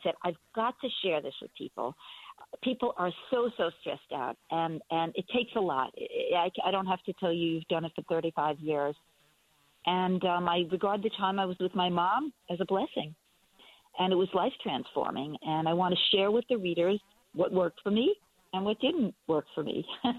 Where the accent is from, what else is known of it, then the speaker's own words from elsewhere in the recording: New York, United States; It's the only way I know how to say it, which is, I'm from Long Island.